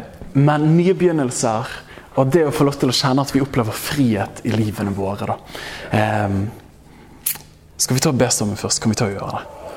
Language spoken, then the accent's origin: Norwegian; Bergen, Vestland, Norway; så vokste jeg opp i Åsane bydel, som er det flyter av melk og honning der. Og vokste opp i en trygg kristen familie.